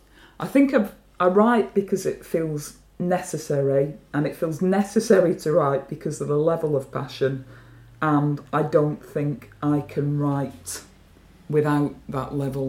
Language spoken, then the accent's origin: English; Burnley, North West England, United Kingdom; also born or lived in Liverpool; I grew up in Burnley and I moved away, went to Liverpool University.